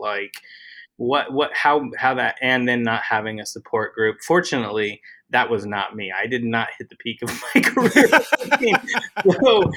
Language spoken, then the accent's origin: English; Utah, United States; now in Los Angeles, United States; I was living in Utah. That's where I grew up, and the Italians ended u